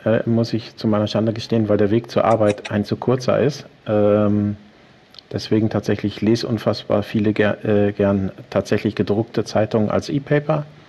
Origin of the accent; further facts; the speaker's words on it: Haltern am See, North Rhine-Westphalia, Germany; Das ist meine Heimatstadt und ich glaube, zu Hause kann man sich an vielen Orten der Welt fühlen, aber die Heimat hat man doch nur einmal.